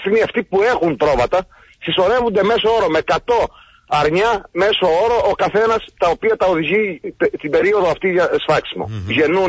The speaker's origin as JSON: {"language": "Greek", "region": "Crete", "country": "Greece", "said": "και είμαι και μοναδικός από την Κρήτη"}